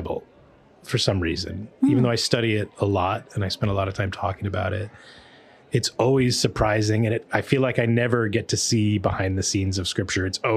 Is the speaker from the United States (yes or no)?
yes; United States; I'm from the States.